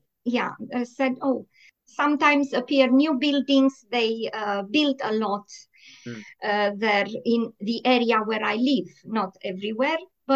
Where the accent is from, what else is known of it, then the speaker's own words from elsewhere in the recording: Constanța, Constanța County, Romania; English is a second language; now in Bexhill-on-Sea, United Kingdom; I'm from Constanza, so I love the sea.